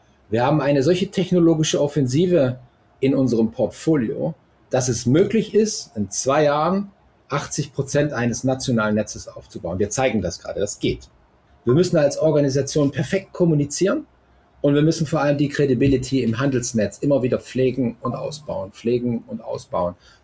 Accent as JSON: {"language": "German", "town": "Cologne", "region": "North Rhine-Westphalia", "country": "Germany", "said": "Ich komme ja aus Köln, da habe ich natürlich ein bisschen engeren Kontakt zu."}